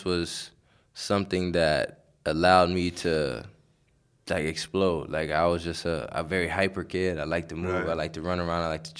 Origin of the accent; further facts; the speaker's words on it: Cincinnati, Ohio, United States; born there; I mean, growing up, I was always with my uncles because I was born in Cincinnati and they were always around.